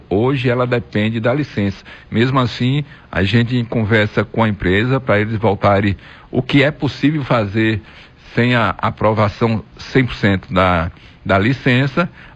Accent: Bahia, Brazil; que é uma coisa dos baianos, nós somos baianos

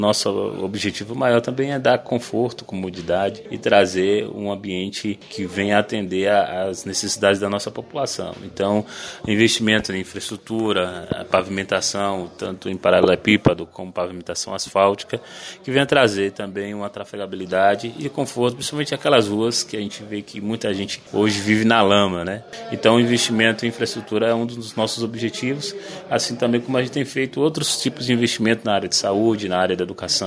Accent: Campo Formoso, Bahia, Brazil; Laje dos Negros é minha terra, é minha casa. Campo Formoso é a minha casa, nasci aqui, então tenho um prazer de dizer que sou campo formosense, que eu sou da Laje dos Negros.

